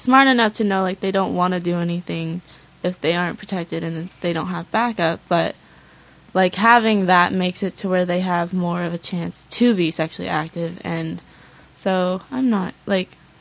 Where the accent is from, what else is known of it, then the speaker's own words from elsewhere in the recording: Laytonville, California, United States; Well, I feel like we live in a small town since we're from Laytonville, and everyone's really close.